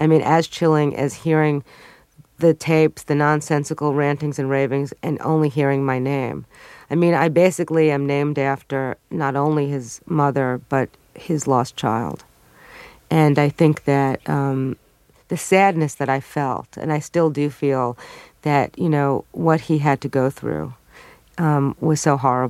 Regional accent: Brooklyn, New York, United States; I mean, what are your tragedies growing up in Brooklyn?

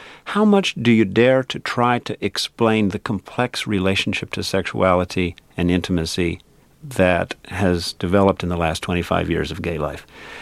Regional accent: Kentucky, United States; accent: Kentucky; in which I sort of slip back into my Kentucky accent a little bit, though it's not real strong. And it's not phony. It just happens when I'm there.

